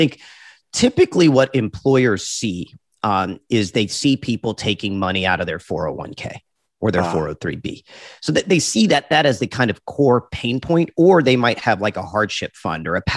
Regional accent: Georgia, United States; Main Street, which is the community I grew up in outside of Atlanta

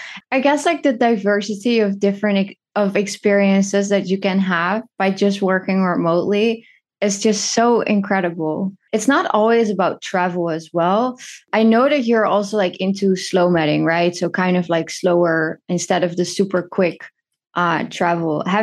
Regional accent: Netherlands; moved away as an adult; now in Brazil; So I am from the Netherlands and I came to Brazil like halfway through the pandemic because Europe was so locked down.

